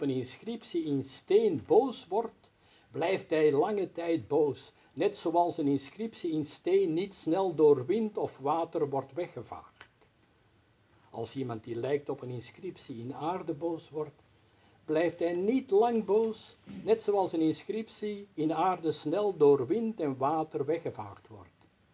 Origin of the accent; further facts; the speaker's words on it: Antwerp, Flanders, Belgium; ik kom zelf ook, ik ben ook Belg en kom ook uit Antwerpen.